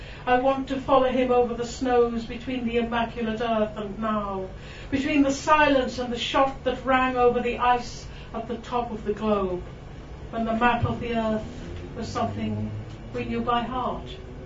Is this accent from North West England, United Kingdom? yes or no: no; Barry, Wales, United Kingdom; also born or lived in Cardiff; I was born in Cardiff, which is near the sea, but moved even closer to the sea, to a town called Barry on the coast, nearby.